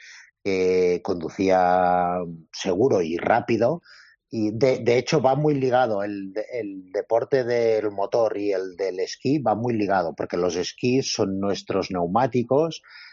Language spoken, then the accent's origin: Spanish; Andorra; yo he sido olímpico de Andorra, que somos poquitos, ¿sabes?